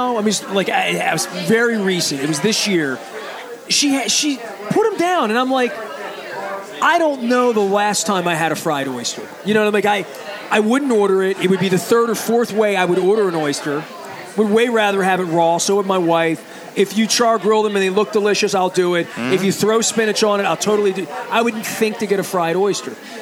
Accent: Baltimore, Maryland, United States; I grew up in East Baltimore. Went to many, many bull and oyster roasts as a kid.

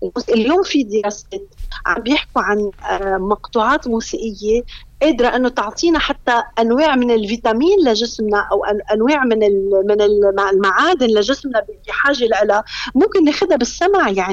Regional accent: Lebanon; نحن كلبنانيين

